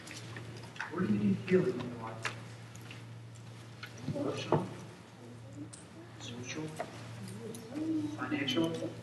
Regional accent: United States; because we're human, because we're American, and because we've been raised in this sort of culture

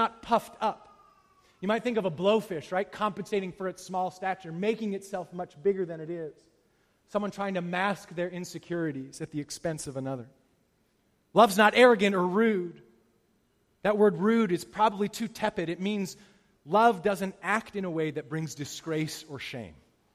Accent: Canada; I felt good about that one because I'm Canadian. I'm not rude.

